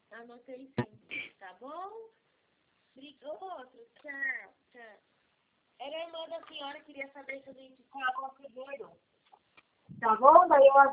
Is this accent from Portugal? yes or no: no; Jundiaí, São Paulo, Brazil; born there